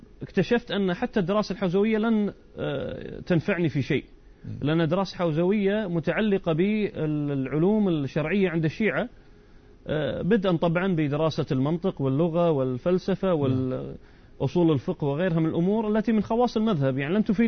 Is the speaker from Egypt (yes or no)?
no; Kuwait; مثل مسجد الإمام الحسين عندنا في الكويت